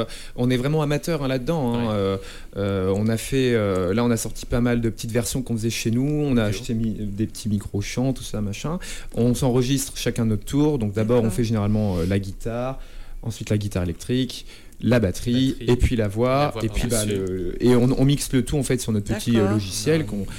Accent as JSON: {"language": "French", "town": "Rochefort", "region": "Nouvelle-Aquitaine", "country": "France", "said": "De base, on est de Charente-Maritime, du côté de Rochefort"}